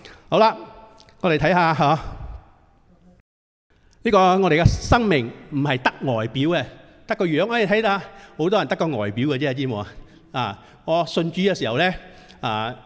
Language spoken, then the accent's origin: Cantonese; Singapore; 弟兄姊妹，我哋新加坡人好中意食咩啊？